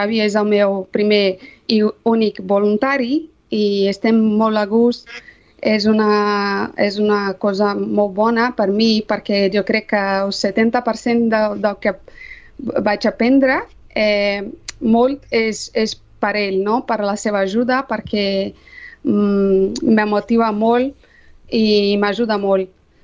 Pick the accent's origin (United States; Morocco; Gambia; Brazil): Brazil; Rio de Janeiro; Catalan is a second language; moved away as an adult; now in Sabadell, Spain; jo soc de Rio de Janeiro, de Brasil, i això, vaig venir a Sabadell amb el meu marit fa 4 anys per fer un màster de periodisme de viatges a l'Autònoma